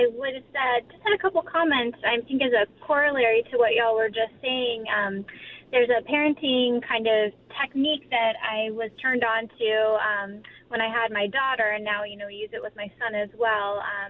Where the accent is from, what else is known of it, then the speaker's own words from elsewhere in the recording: Florida, United States; I'm from Florida originally, so I didn't have it moving to this area.